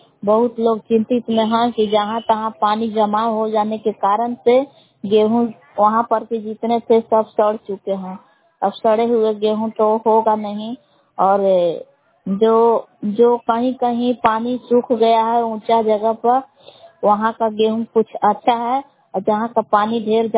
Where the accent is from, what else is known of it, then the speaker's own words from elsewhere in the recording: Belaw, Bihar, India; ग्राम बेलाव जिला कैमूर भभुआ के निवासी हूँ।